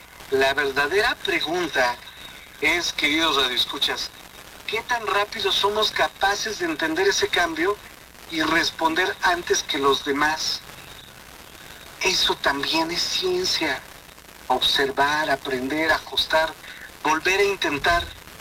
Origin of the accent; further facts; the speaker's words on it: Hidalgo, Mexico; yo soy hidalguense, muy orgullosamente un hidalguense